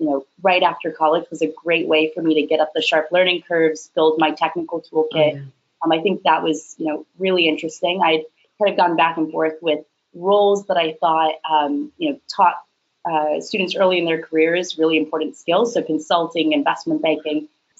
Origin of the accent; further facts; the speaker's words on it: Dallas, Texas, United States; now in Boston, United States; So I grew up in Texas, so from Dallas